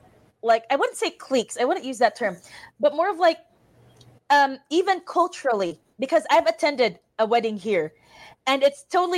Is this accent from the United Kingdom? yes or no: no; Philippines; now in Valley City, United States; I'm a nurse. I'm a Filipino nurse coming to Valley City.